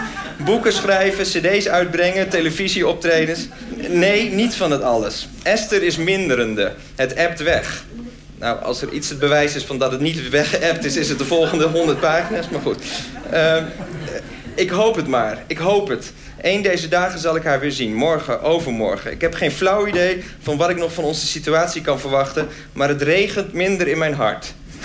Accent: Groningen, Netherlands; Ik kwam zelf uit Groningen, dus dat was heel ver.

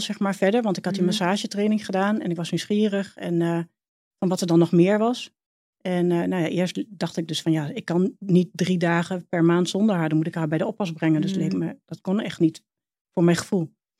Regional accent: Hengelo, Overijssel, Netherlands; Ik kom uit Hengelo, hè? Super nuchter.

